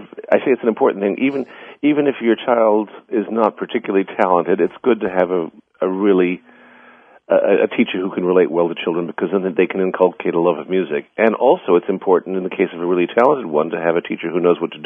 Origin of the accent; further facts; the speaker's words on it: White Plains, New York, United States; I'm from White Plains, New York, and I studied there at the Westchester Conservatory of Music.